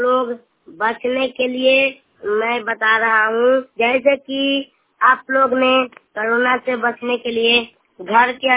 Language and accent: Hindi; Bihar, India; बिहार से आया हूँ